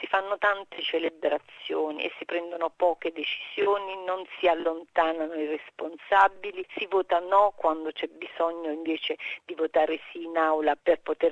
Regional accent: Campania, Italy; io che sono campana

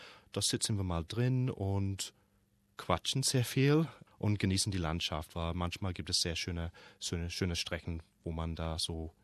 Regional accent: Australia; Ich glaube, wir sind alle Australier. Alle waren schon mal in Europa und lesen sehr viel darüber.

